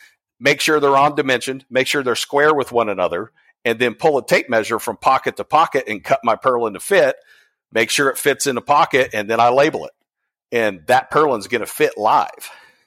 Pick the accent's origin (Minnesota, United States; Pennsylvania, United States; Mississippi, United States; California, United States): Pennsylvania, United States; Beaver Falls; I grew up in Beaver Falls, Pennsylvania.